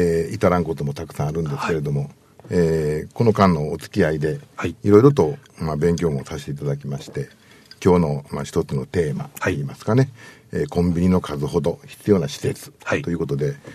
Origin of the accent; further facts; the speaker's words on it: Kobe, Hyogo, Japan; 私が神戸の出身でして、